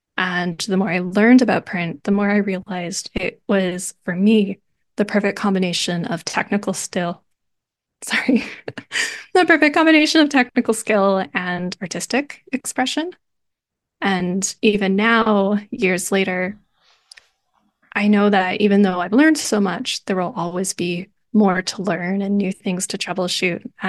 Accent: Canada; I'm a Canadian printmaker.

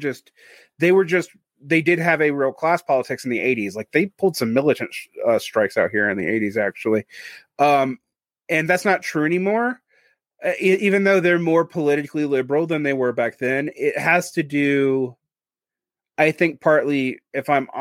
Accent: Georgia, United States; I've never trusted Democrats because I came from Georgia

